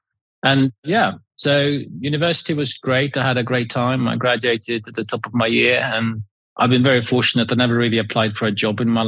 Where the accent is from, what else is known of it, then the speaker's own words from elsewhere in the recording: Sweden; Obviously, I grew up in Sweden.